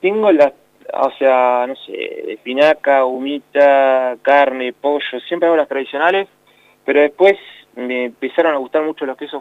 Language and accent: Spanish; Mar del Plata, Buenos Aires Province, Argentina; moved away; dije, bueno, sí, soy de Mar del Plata.